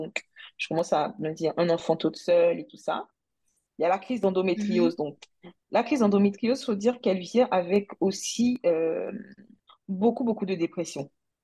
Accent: Côte d’Ivoire; now in France; mariée à un Nigérian. Donc maintenant, je suis ivoiro-nigériane. Je viens du centre-ouest de la Côte d'Ivoire. Je suis gourou de père et de mère.

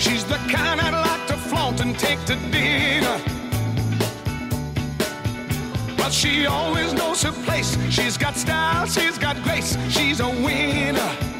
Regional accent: Limoges, Nouvelle-Aquitaine, France; j'ai 35 ans, je suis maman de 3 enfants. D'où je viens ? Je viens de Limoges. Je suis un pur produit du coin.

